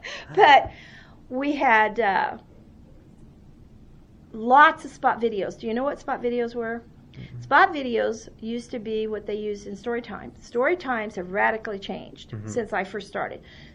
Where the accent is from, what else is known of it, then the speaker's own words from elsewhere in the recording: Oak Grove, Missouri, United States; I'm from Oak Grove. I was used to the library that size.